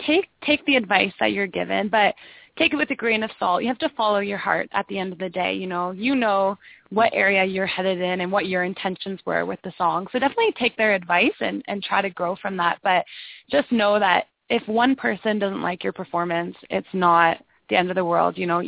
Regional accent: Listowel, Ontario, Canada; especially my hometown in Listowel, jump behind me and support me on that one

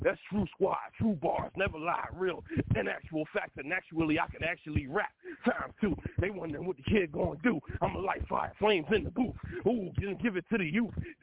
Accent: Philadelphia, Pennsylvania, United States; I grew up in Philly, and, you know, I just love this.

